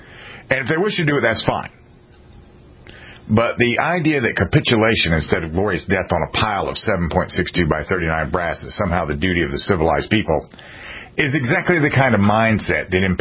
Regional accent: United States; born there; I am an American, born, and I want what is best for America.

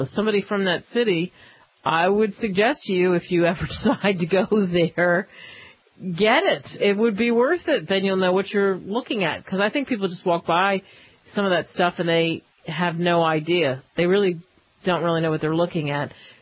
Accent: Philadelphia, Pennsylvania, United States; One, my hometown, Philadelphia. This is kind of cool. And maybe because I grew up walking by this landmark, and I never really thought much of it

